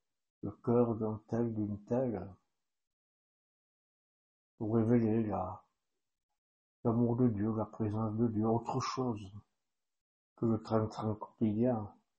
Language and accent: French; France; Et ici chez nous, en France, dans notre Église de France